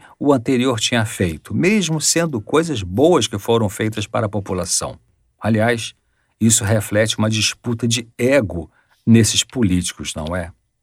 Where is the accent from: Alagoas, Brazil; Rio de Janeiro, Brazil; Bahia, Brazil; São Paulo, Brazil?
Rio de Janeiro, Brazil; Nova Friburgo; born there; uma jovem nascida na cidade que eu nasci também, chamada Nova Friburgo, no Rio de Janeiro, na região serrana do Rio de Janeiro.